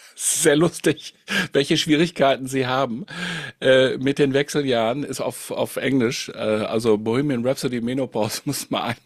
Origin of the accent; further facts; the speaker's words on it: Münster, North Rhine-Westphalia, Germany; Ich komme aus Münster, muss ich dazu sagen.